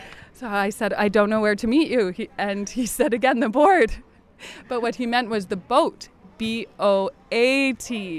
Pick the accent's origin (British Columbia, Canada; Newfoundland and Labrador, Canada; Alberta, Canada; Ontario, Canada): British Columbia, Canada; Vancouver; I'm from Vancouver, Canada